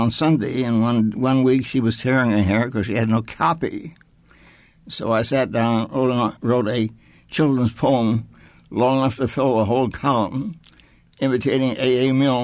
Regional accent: Tucson, Arizona, United States; born there; Well, I was born in Tucson, Arizona. Well, it was actually called the Territory of Arizona then.

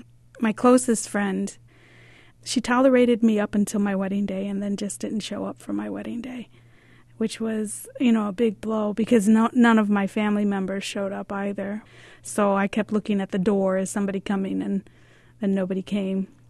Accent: Bridgeview, Illinois, United States; I'm from the Bridgeview community here in Chicago in the southwest suburbs.

